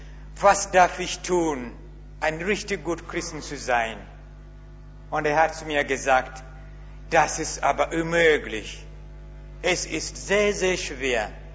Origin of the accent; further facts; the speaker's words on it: Uganda; German is a second language; now in Germany; ich komme aus Uganda. Ich spreche nicht so gut Deutsch